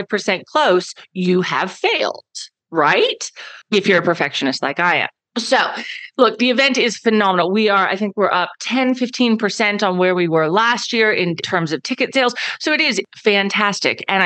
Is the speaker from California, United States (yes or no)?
no; Dallas, Texas, United States; and I should know this because I'm from Dallas, but I still call it Cowboys Stadium